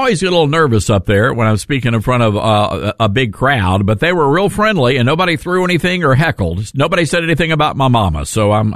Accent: Memphis, Tennessee, United States; I'm from Memphis, Tennessee.

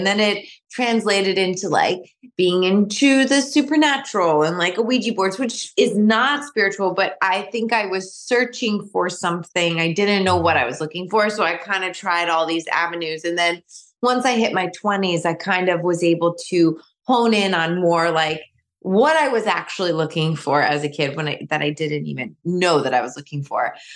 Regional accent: New York, United States; now in Michigan, United States; the last time I was in New York, and I love New York, I'm from New York. A lot of my family still lives in New York

